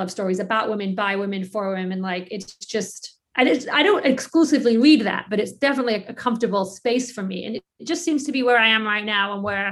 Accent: England, United Kingdom; now in United States; I grew up in England, so I read all the English stuff, like Enid Blyton, C.S. Lewis. And my mom came to America and brought me Judy Blume.

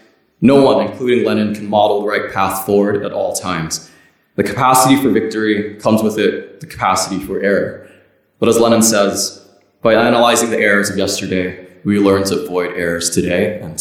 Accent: Hong Kong; particularly relevant for me growing up in Hong Kong

